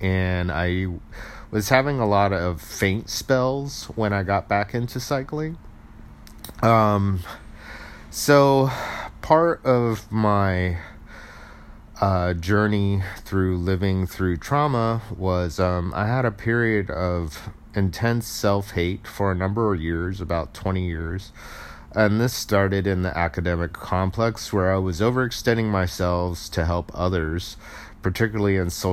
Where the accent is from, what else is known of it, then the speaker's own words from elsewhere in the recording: Alameda, California, United States; So where I grew up in Alameda, there's a long cycling history.